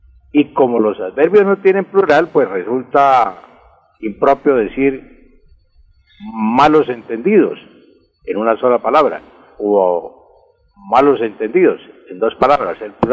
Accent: Antioquia, Colombia; Y esto lo digo siendo yo antioqueño.

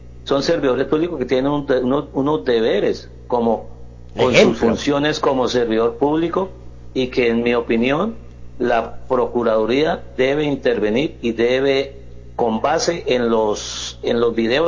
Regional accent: Bucaramanga, Santander, Colombia; Yo vivo en Bucaramanga, soy un ciudadano bumangués, y no merecemos los bumangueses tener estos representantes. Soy santandereano

